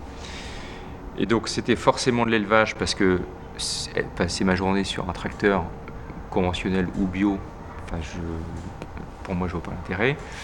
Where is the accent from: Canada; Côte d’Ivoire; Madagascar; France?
France; Quevillon, Normandy; J'ai 43 ans. Je suis originaire de Rouen. Les parents habitent toujours, mais j'ai vécu toute mon enfance à 15 km de Rouen, dans un petit village qui s'appelle Quevillon